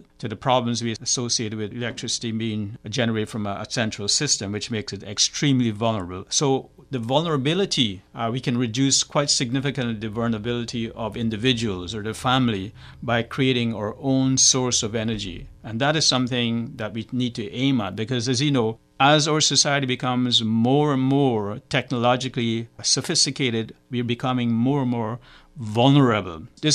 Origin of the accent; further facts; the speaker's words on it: Guyana; I mean, I grew up in Guyana, a very poor country back then, using an oil lamp with kerosene in a bottle